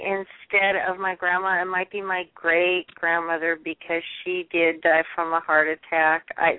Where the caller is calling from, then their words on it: California, United States; I'm calling you from California.